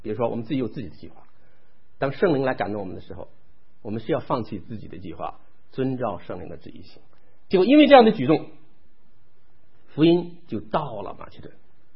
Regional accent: Massachusetts, United States; 我是从麻州过来的

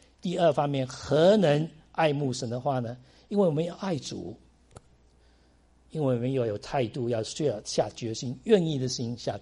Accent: China; now in United States; 我们从大陆来美国也是拿了一个皮箱

